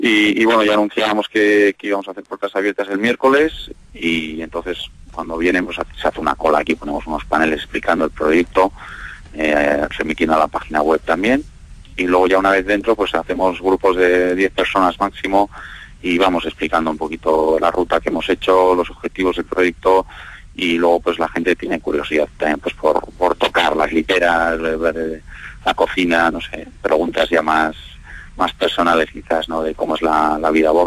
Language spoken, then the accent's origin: Spanish; Basque Country, Spain; una de las preguntas claves que siempre nos hacen es de dónde sois, y bueno, pues el nombre de Vascos pues les suena muchísimo